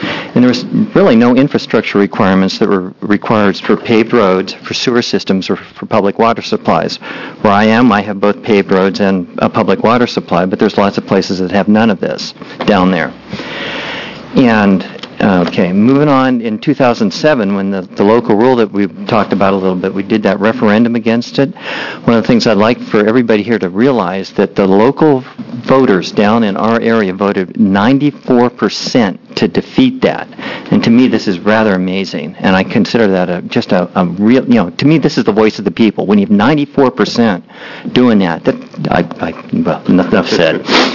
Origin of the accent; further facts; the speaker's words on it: La Pine, Oregon, United States; I'm from Lapine, Oregon.